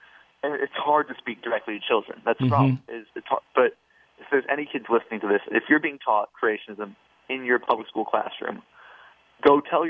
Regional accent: Louisiana, United States; now in Texas, United States; we have a creationism law in my home state, Louisiana, and I'm currently living in Texas

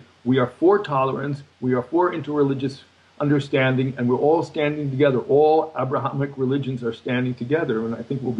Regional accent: Wisconsin, United States; And I said, "No, I'm actually from Wisconsin."

